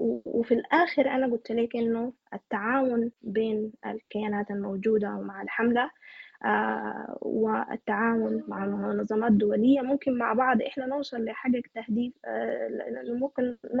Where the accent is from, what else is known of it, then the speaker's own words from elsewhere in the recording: Sudan; وأنا سوداني